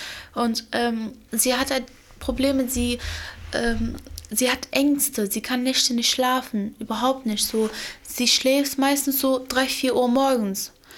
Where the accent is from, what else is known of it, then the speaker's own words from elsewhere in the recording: Iraq; Meine Heimat ist Irak und ja, das ist für mich also meine Heimat, wo ich mich da auch wohlfühle.